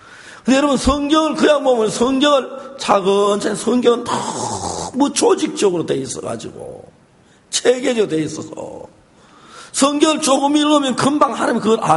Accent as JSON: {"language": "Korean", "country": "South Korea", "said": "한국 남자들이 이상한 게 참 많아요. 저도 한국 남자입니다만은"}